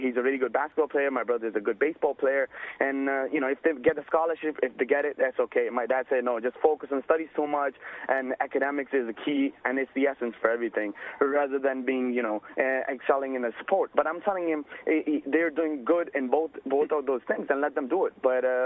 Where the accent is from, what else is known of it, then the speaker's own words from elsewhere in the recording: Pakistan; now in United States; We immigrated from Pakistan 6 years ago.